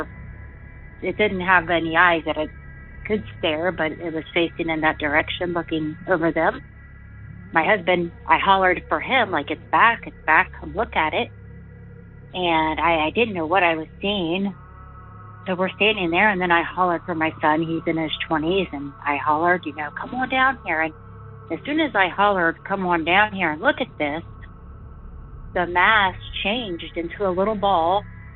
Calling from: Amanda, Ohio, United States; I'm calling from Amanda, Ohio. I am out in the woods.

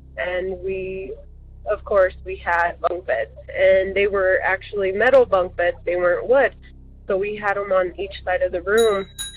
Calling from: Colorado, United States; I am calling from Colorado

